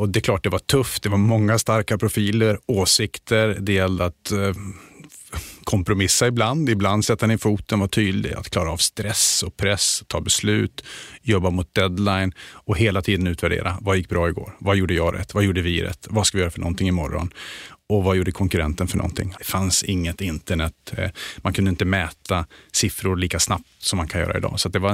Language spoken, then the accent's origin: Swedish; Luleå, Norrbotten County, Sweden; now in Stockholm, Sweden; Stockholm har satt sina spår. Men flyg upp mig till Luleå, ge mig en telefonlur och prata med mina föräldrar. Då hörs det mer att jag kommer från Luleå. Men annars så har jag slipat bort eller tappat lite grann den delen.